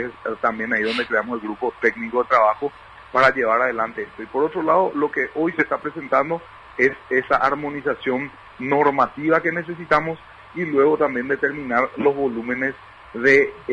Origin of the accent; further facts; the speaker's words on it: Paraguay; Lo que hace este, lo que hace o nos pone muy contentos como paraguayos